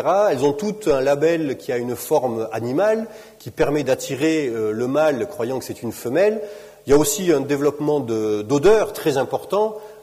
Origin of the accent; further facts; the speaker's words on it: Southern France, France; Je viens du sud de la France, c'est un problème très connu, les incendies de forêt, de garrigues